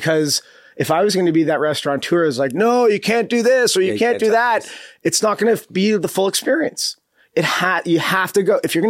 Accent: Canada; I got a little bit of a Canadian edge, a little bit of an East Coast edge

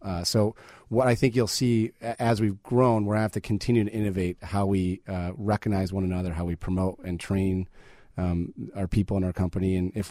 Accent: Chicago, Illinois, United States; I'm a Chicagoan by heart, and I'm an optimist by heart.

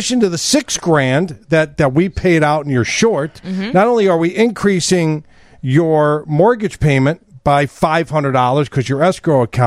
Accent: Des Plaines, Illinois, United States; I grew up in Main Township in Des Plaines. I now live in Northfield Township in Northbrook.

